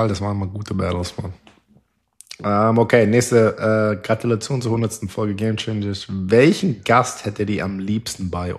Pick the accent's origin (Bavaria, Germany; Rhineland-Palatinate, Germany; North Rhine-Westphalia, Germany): Bavaria, Germany; Wir kommen beide aus Bayern, selben Gegend und alles aus Franken.